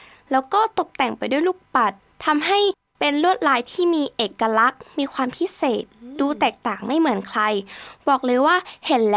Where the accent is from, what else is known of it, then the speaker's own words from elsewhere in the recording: Chiang Mai, Thailand; เพราะเราสองคนคือคนภาคเหนือค่ะ … เป็นคนเมืองในเชียงใหม่